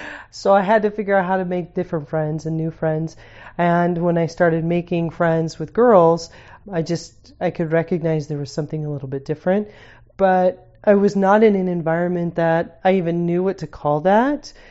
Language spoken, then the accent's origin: English; Boise, Idaho, United States; I was baptized at 8, and I grew up in Boise, and my father did not have a lot of family around us, but my mom's family was all around us.